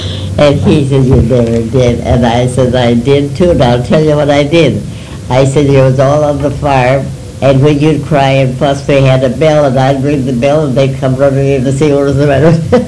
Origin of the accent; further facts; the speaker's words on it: Minnesota, United States; born there; And I was born in Waseca County.